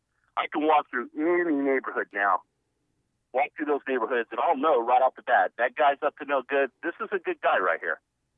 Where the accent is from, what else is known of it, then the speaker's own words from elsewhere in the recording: California, United States; now in Florida, United States; I grew up in California in an area where there were no black folks. Moved to Florida